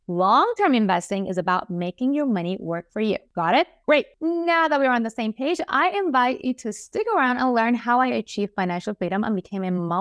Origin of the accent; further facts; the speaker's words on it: Iran; English is a second language; moved away as an adult; also born or lived in Japan; I was born and raised in Iran, right in the middle of a Middle Eastern war. We had bombs dropping on our neighbors as I was growing up. At the age of 18, I took a leap of faith and flew solo to Japan